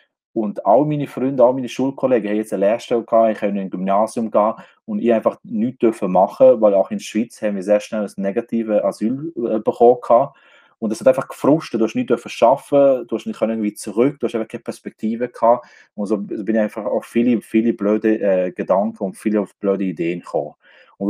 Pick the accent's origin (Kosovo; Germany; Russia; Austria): Kosovo; ich bin in Kosovo geboren und aufgewachsen, in einer Familie, in einer grossen Familie, ich würde sagen so in einer Sippenfamilie, in einem Dorf.